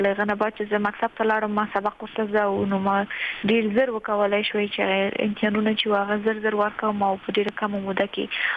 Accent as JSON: {"language": "Pashto", "country": "Afghanistan", "tie": "born or raised there", "moved": "as an adult", "said": "زه په دغه افغانستان کې پیدا شوی یم، هم دلته لوی شوی یم"}